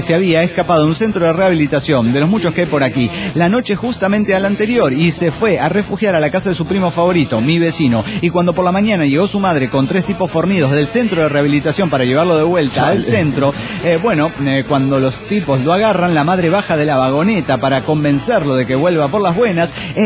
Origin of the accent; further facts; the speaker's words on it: Mexico City, Mexico; Y es que sí soy del DF, aunque no vivo ahí.